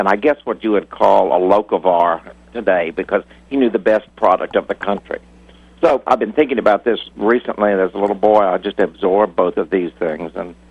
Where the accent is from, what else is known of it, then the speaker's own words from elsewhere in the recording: Ireland; Being an Irish horse trader, I don't think the French are getting ready to give me one.